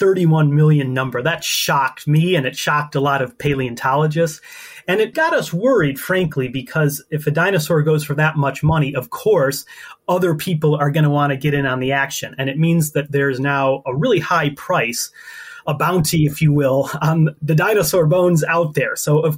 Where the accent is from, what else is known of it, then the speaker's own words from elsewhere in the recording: Ottawa, Illinois, United States; I grew up in Northern Illinois. I'm from a little town called Ottawa. So hi, everybody out there from Ottawa who might be listening, about 75 miles southwest of Chicago.